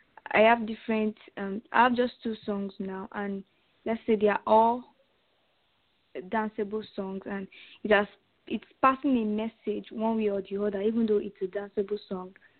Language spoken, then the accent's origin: English; Nigeria; I'm from Nigeria.